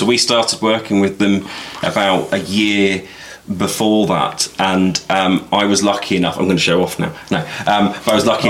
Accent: London, United Kingdom; And I'm from London.

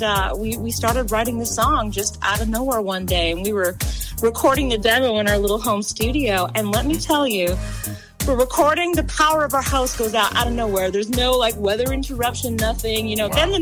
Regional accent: Canadian Prairies, Canada; now in Orlando, United States; I'm from the Plains Cree tribe, which I'm very proud of. So I come from Canada. We border like North Dakota, Montana. So that's kind of the general area that I'm from.

